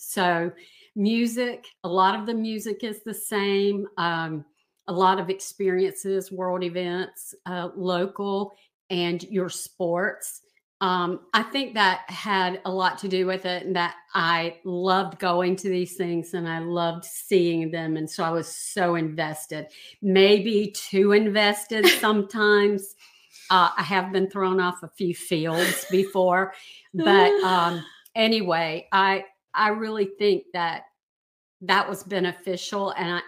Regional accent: Lenoir, North Carolina, United States; We are from Lenore, North Carolina. So we're the foothills of the mountains near Blowing Rock.

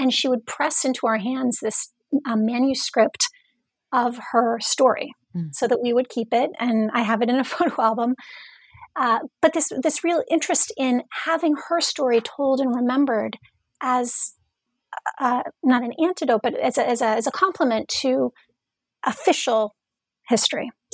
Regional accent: Indiana, United States; also born or lived in Massachusetts / New York; I was born and raised in Indiana, and went east for school to Wellesley College in Massachusetts for undergraduate studies, and then New York University for graduate school

